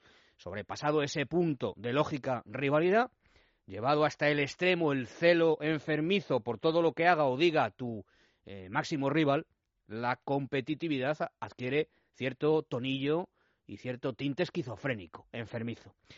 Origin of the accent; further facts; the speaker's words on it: Madrid, Community of Madrid, Spain; aunque soy madridista, soy madrileño y quiero y respeto al Atlético de Madrid.